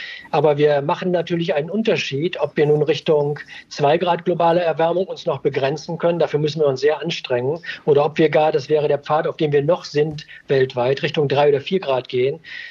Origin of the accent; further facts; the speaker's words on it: Bonn, North Rhine-Westphalia, Germany; weil ich komme aus Bonn, das ist ja die Nachbarschaft